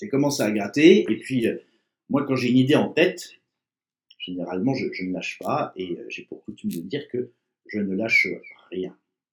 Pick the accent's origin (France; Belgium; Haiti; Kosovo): France; Versailles, Île-de-France; je n'habite pas à la campagne, hein, comme pauvre petit malheureux, moi je suis de Versailles, et travaillant à Paris